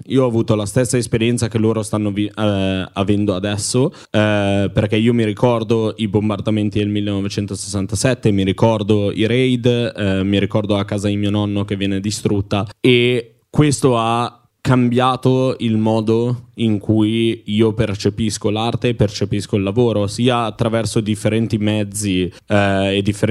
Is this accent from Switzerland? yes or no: no; Canada; Io sono cresciuta in Canada. In Canada sono stata a stretto contatto con le popolazioni indigene canadesi